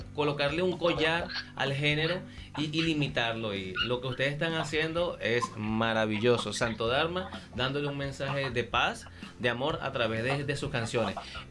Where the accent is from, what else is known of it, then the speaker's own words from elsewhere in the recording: Miranda, Venezuela; para nosotros que somos latinos, que como lo acaba de decir, muchos dirán, bueno, préstale, le gusta el rock viniendo de los Valles del Tuy